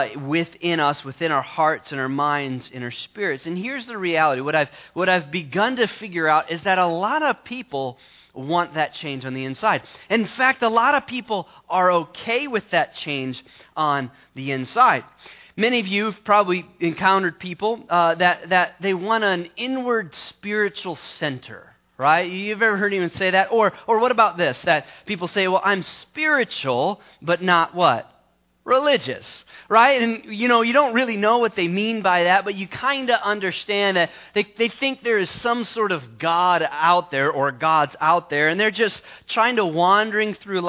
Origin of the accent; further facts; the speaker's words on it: California, United States; especially when I grew up in California.